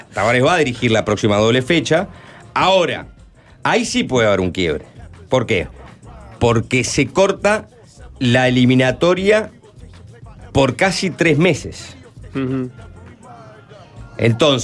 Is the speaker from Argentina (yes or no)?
no; Uruguay; somos los uruguayos